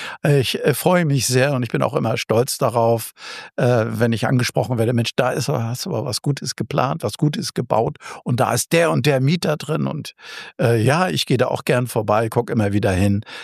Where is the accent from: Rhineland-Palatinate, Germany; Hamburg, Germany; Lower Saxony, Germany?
Hamburg, Germany; wir sollten uns schon bemühen als Hamburger